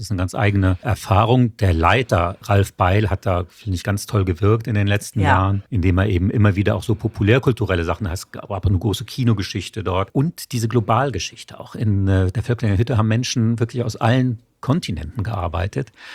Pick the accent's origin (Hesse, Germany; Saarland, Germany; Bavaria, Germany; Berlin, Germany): Saarland, Germany; Dudweiler; das ist der brennende Berg in meiner Heimat Duttweiler.